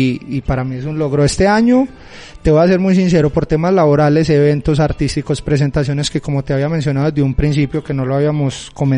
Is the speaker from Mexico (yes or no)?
no; Medellín, Antioquia, Colombia; Yo soy del morro de Moravia, yo soy de Moravia, vivo por los sectores de allá